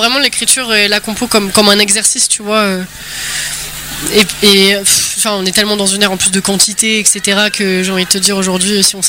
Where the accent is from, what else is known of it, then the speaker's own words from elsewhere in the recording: Paris, Île-de-France, France; je viens de Paris en vrai, tu vois, donc voilà. Mais la Normandie m'a adopté et pour l'instant je m'y sens pas trop mal quoi.